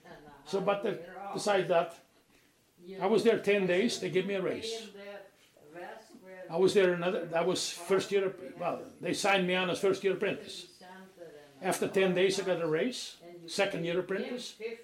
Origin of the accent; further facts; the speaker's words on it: Germany; English is a second language; moved away; Because when I came from Germany, I came from the farm. I had no trade, eh?